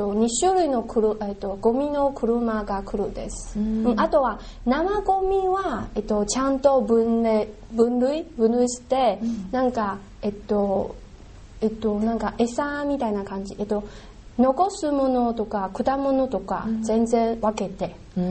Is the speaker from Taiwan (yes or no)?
yes; Taiwan; now in Japan; 私台湾人同士は捨てるときはちょっと恥ずかしいです